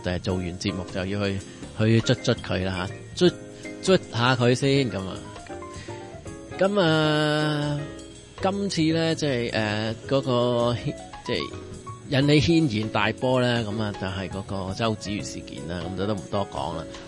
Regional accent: Hong Kong; 我係香港人囉。咁你問我咁我係唔係中國人呢，我可能都耍手零頭，我會不斷咁樣講啊，我住喺香港囉，咁我又唔係中國出世

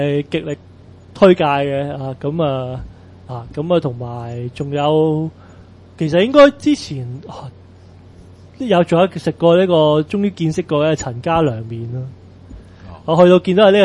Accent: Hong Kong; 但係即係我香港人就會覺得食落去冇乜特別囉。

